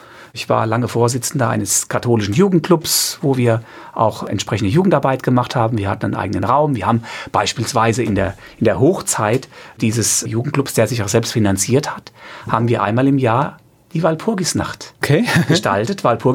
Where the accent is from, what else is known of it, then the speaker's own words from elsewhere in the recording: Rhineland-Palatinate, Germany; Das ist im Westerwald. Ich komme aus dem Westerwald